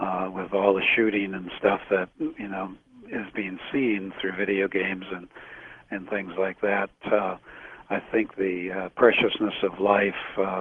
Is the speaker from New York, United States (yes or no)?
yes; New York, United States; I was raised near the New York area